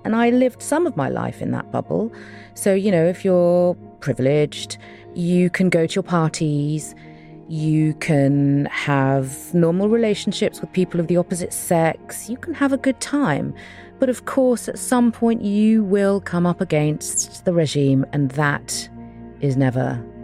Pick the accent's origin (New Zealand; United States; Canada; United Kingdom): United Kingdom; I'm a British-Iranian journalist, documentary maker, and author.